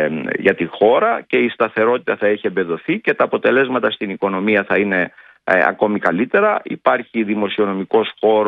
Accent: Thessaly, Greece; λένε στην πατρίδα μου, τη Θεσσαλία

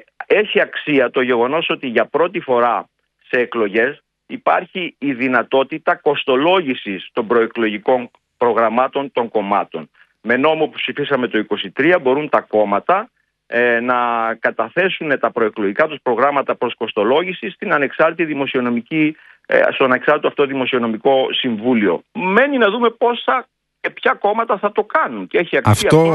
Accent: Thessaly, Greece; λένε στην πατρίδα μου, τη Θεσσαλία

